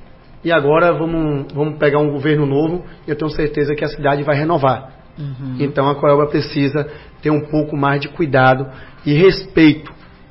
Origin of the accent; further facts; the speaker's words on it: Ilhéus, Bahia, Brazil; Eu quero assumir esse compromisso com a minha cidade. Nasci no Alto da Minha Esperança, sei da dificuldade de todos os morros da nossa cidade